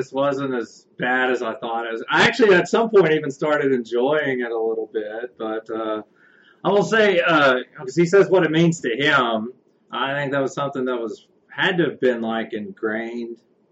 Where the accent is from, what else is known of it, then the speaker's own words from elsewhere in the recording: Oklahoma, United States; And like, even I grew up in Western Oklahoma, didn't know or care much about it.